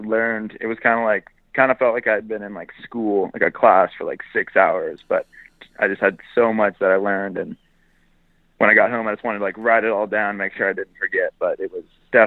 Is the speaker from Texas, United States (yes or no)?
no; California, United States; now in Bellingham, United States; But I'm from the Bay Area, so I'm only an hour away from Johnny.